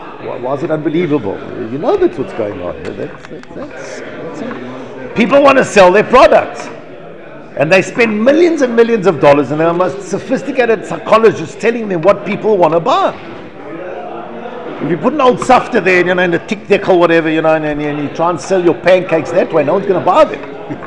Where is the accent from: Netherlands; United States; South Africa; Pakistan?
South Africa; I remember growing up in South Africa, that was everyone's dream, was to live in America.